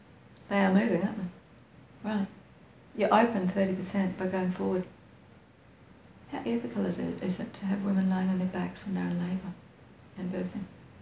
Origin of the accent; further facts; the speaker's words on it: New Zealand; I'm a Kiwi.